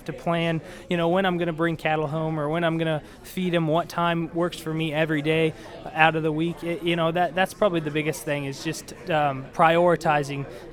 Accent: Merino, Colorado, United States; I'm from Marino, Colorado, which is on the northeastern plains in Colorado, kind of right next to the Nebraska border. Grew up on a family farm, about 4,300 acres, all irrigated.

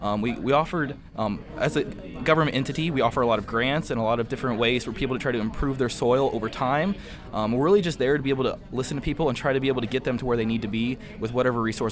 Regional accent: Danville, Indiana, United States; All right, yeah. So I'm from Danville, Indiana. It's a small town just west of Indianapolis.

